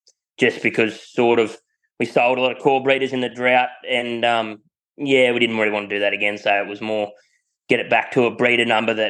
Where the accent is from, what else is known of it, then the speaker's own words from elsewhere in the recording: Kyogle, New South Wales, Australia; So I grew up here in Kyogle on the north coast of New South Wales. Yeah, I sort of headed up north when I was pretty early on in the part. And I've currently been up there for the last sort of seven seasons